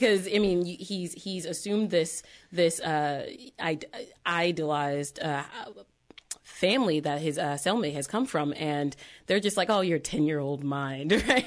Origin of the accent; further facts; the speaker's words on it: Connecticut, United States; And we're all sitting here, we're from Connecticut